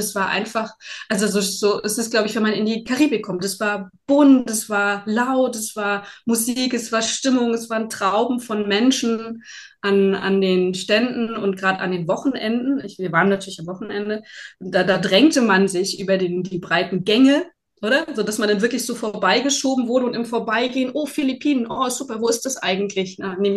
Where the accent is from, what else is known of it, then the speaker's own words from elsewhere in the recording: East Germany, Germany; Ich bin im Osten aufgewachsen, da hatten wir ein Ruderboot, ja.